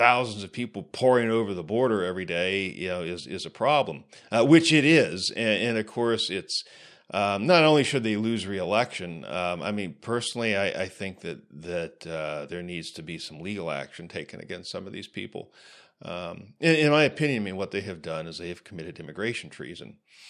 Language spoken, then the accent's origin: English; United States; You know, and as an American, I applaud him.